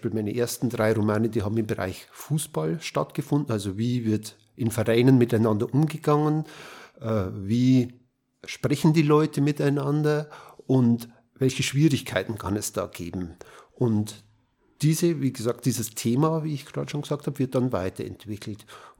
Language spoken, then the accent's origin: German; Roding, Bavaria, Germany; born there; now in Regensburg, Germany; Ich bin in Roding geboren. Roding liegt im vorderen Bayerischen Wald, lebe aber jetzt schon seit 40 Jahren in Regensburg.